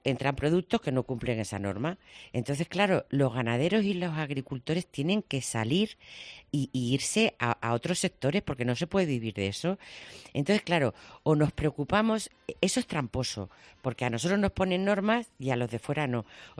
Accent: Yecla, Region of Murcia, Spain; Yo cuando era pequeña, en mi pueblo, en Yecla, había mucha, no hay latifundios, pero había mucha gente pues que tenía 10 hectáreas, 15 hectáreas, 20 hectáreas

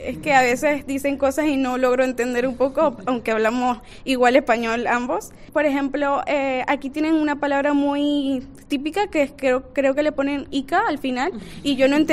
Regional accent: Venezuela; moved away; Venezuela.

